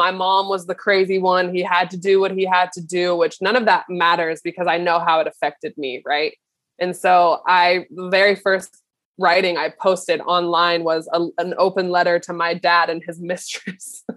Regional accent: Kansas, United States; And so my parents fly from my hometown in Kansas to New York City.

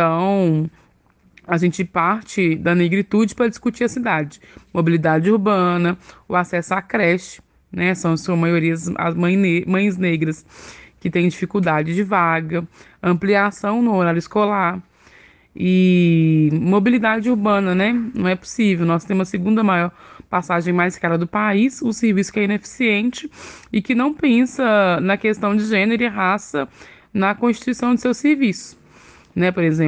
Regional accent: Belo Horizonte, Minas Gerais, Brazil; sou cria do Alto Veracruz, mãe do Gabriel, professora de História e agente cultural de Belo Horizonte.

